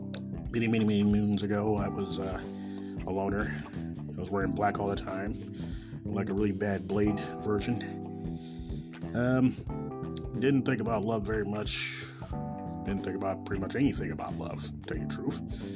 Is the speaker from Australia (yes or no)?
no; Kansas City, Missouri, United States; Coming live and right from Kansas City, Missouri, my hometown.